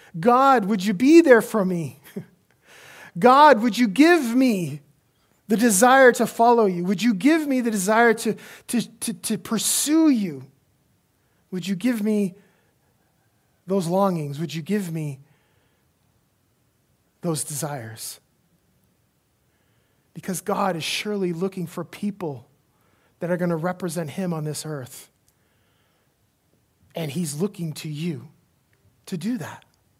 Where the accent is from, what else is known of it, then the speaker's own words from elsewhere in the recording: Maine, United States; accent: Maine; Man, that was a Mainer right there. My Maine accent came out right there.